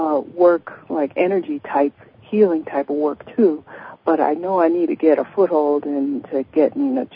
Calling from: Indiana, United States; I'm in Indiana.

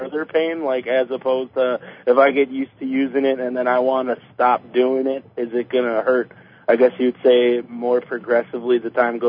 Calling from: Florida, United States; I'm calling from Florida.

